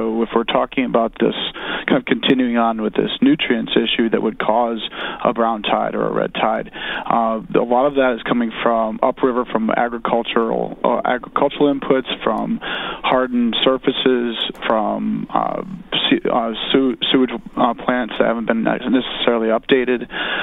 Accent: Michigan, United States; I know I'm originally from Michigan

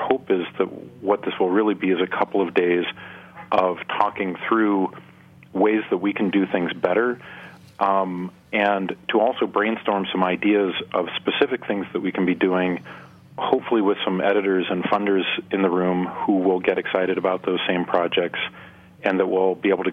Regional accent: Nebraska, United States; Whether it's here in my home state of Nebraska, which has some intensely complex politics and regional divides

